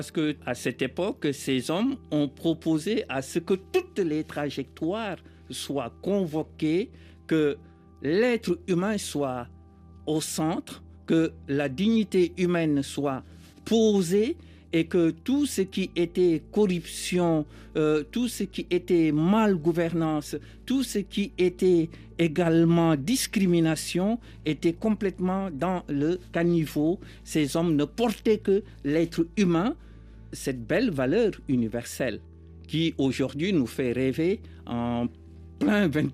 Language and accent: French; Senegal; born there; dans ma région, là où je suis né, au Fouta, ce régime pratiquait l'esclavage